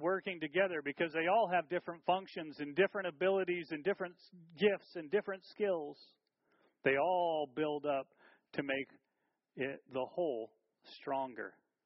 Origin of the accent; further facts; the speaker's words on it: United States; I know as an American, I hear